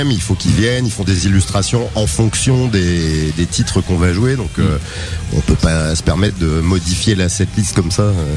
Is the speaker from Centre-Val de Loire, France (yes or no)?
yes; Orléans, Centre-Val de Loire, France; Nous, on est d'Orléans.